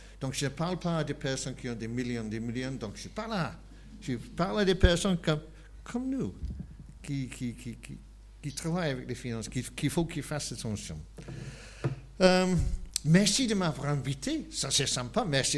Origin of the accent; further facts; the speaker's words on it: Wales, United Kingdom; French is a second language; Et moi, je viens d'un petit pays à côté qui s'appelle le Pays de Galles. Donc, nous sommes des Britanniques, mais je ne suis pas anglais.